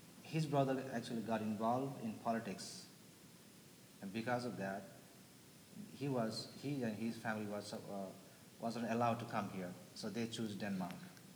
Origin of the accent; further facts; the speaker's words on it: Nepal; now in Grand Rapids, United States; One is Nepali from Nepal. They were born and brought up in Nepal and came to the United States, and I'm one of them actually.